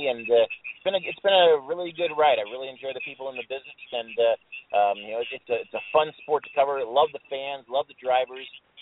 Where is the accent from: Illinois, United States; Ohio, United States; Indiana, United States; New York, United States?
Illinois, United States; I'm from Illinois.